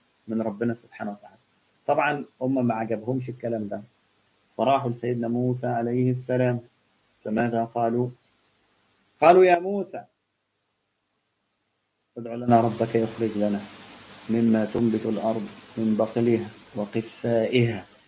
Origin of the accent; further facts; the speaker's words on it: Egypt; المش ده عندنا في مصر عبارة عن حاجة كده جبنة قديمة